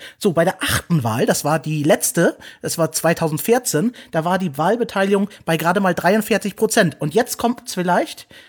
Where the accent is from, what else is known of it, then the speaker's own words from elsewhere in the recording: Turkey; Ich bin Türke.